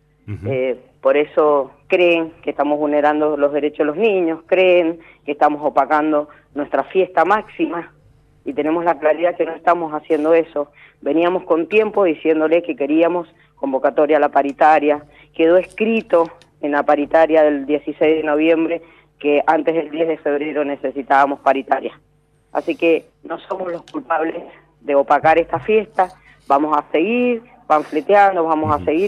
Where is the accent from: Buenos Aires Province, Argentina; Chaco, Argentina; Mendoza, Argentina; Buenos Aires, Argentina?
Mendoza, Argentina; Cada uno de nosotros somos mendocinos y mendocinas.